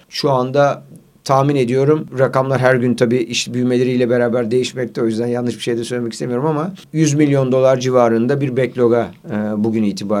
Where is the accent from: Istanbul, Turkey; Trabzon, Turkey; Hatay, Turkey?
Hatay, Turkey; Antakya; born there; Sonra Hatay'da, Antakya'da benim de doğduğum yer olan Prime Mall